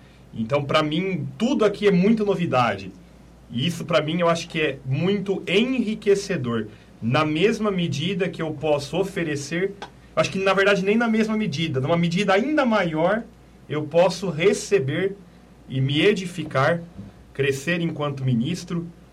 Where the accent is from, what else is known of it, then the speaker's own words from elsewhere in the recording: Taquaritinga, São Paulo, Brazil; sou natural de Taquaritinga também, mas sempre vivi em meio a grandes centros urbanos.